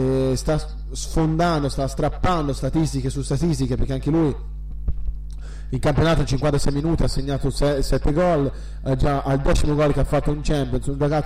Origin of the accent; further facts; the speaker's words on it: Rosignano Marittimo, Tuscany, Italy; noi siamo di Rosignano, ma comunque provincia di Livorno